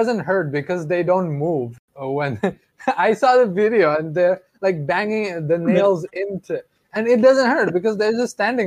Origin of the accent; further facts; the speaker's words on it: Bangladesh; But given that I'm from Bangladesh, I should have known